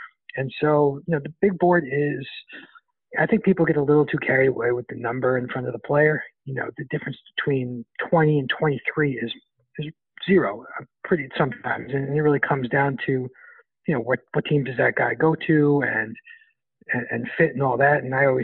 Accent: New York, United States; I'm from New York and I don't think I picked the Knicks.

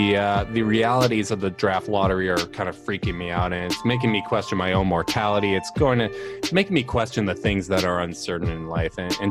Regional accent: Canada; I'm the Canadian. Okay, I'm going to be polite here.

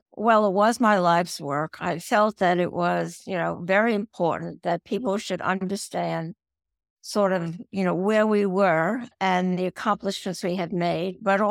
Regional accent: Brooklyn, New York, United States; I'm from Brooklyn. You could probably tell that right away, right?

